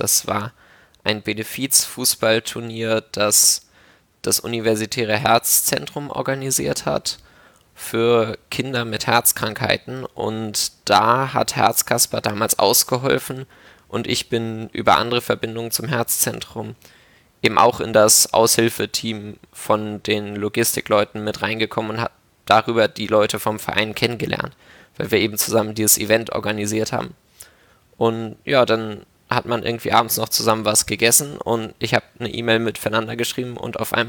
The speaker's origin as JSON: {"language": "German", "region": "Hamburg", "country": "Germany", "said": "Ich komme auch aus Hamburg"}